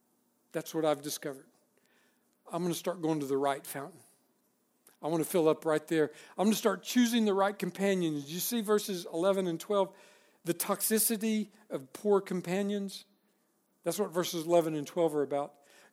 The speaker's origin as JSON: {"language": "English", "region": "Texas", "country": "United States", "said": "I'm from Texas, and everywhere in Texas is, well, how big can we make this thing?"}